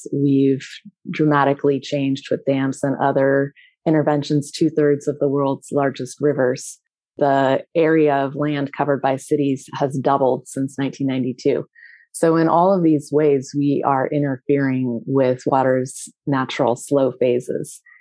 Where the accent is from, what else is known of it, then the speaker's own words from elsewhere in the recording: California, United States; I grew up in California, which is a place where water is a big focus